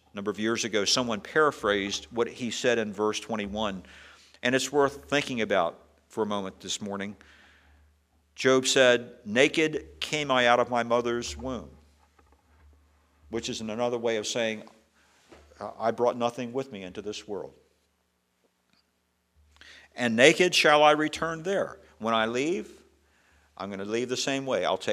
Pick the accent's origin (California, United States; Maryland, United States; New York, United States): Maryland, United States; I was back in Maryland a while back in my home state